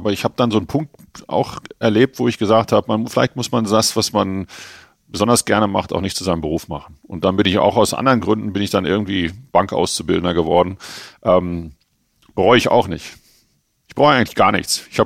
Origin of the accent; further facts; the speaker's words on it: Germany; now in Herzogenaurach, Germany; Ich bin ja eigentlich in Frankfurt groß geworden oder im Ruhrgebiet groß geworden und Herzogenaurach ist für mich immer so ein bisschen eine Durchgangsstation gewesen.